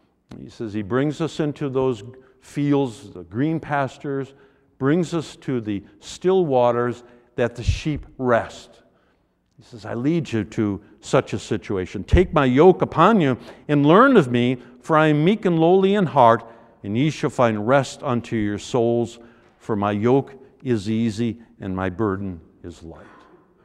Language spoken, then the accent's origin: English; New York, United States; I grew up in Western New York, not too far from the Niagara River